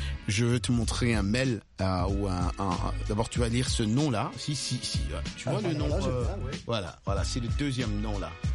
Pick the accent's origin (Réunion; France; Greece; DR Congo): DR Congo; Kinshasa; je me rappelle quand j'étais jeune à Kinshasa ou dans des quartiers où tu voyais aussi des jeunes